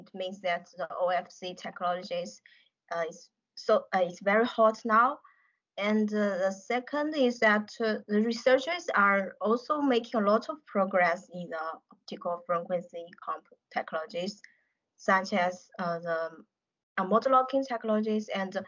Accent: Hefei, Anhui, China; My hometown, the name of my hometown is, the city name of my hometown is Hefei.

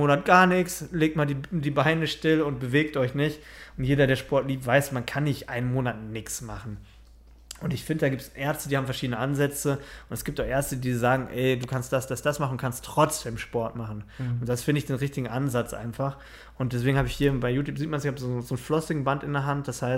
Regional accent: Dortmund, North Rhine-Westphalia, Germany; Das muss man als Dortmunder sich eingestehen.

